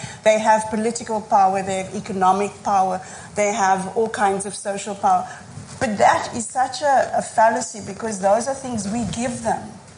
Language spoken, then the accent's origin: Afrikaans; Cape Town, Western Cape, South Africa; born or raised there